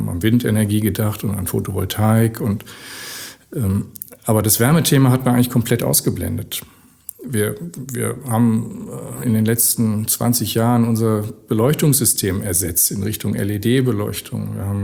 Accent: North Rhine-Westphalia, Germany; bei uns im Ruhrgebiet

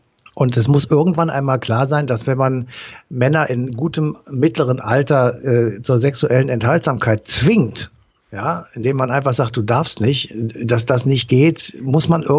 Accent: Cologne, North Rhine-Westphalia, Germany; Als Kölner muss ich sagen

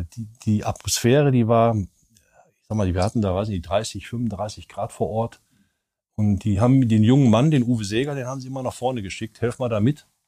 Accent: Wanne-Eickel, North Rhine-Westphalia, Germany; born there; also born or lived in Bottrop, Germany; Ich bin auf Kode geboren, in Wanne-Eickel. Bin mit meinem Vater praktisch hinterhergereist, der war Bergmann

